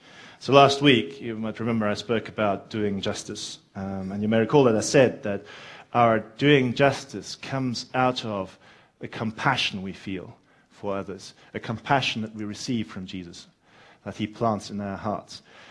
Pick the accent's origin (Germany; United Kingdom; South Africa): South Africa; considering we're from South Africa and barbecuing is essentially that's what we do.